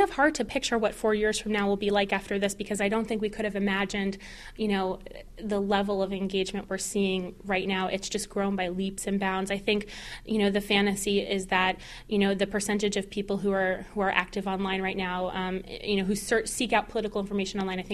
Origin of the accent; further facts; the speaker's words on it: Boca Raton, Florida, United States; For instance, my hometown is Boca Raton, Florida, and my local Obama group this weekend had a canvas on the beach.